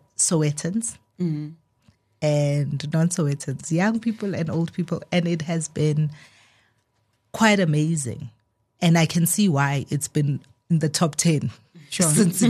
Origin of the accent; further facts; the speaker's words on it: Soweto, Gauteng, South Africa; I grew up in Soweto, and yeah.